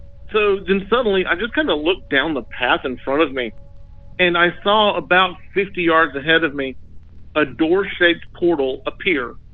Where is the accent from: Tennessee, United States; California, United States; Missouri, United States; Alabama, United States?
Alabama, United States; Tuscaloosa; now in Florida, United States; I'm calling from North Florida. This account takes place back in 1990 in my hometown of Tuscaloosa, Alabama.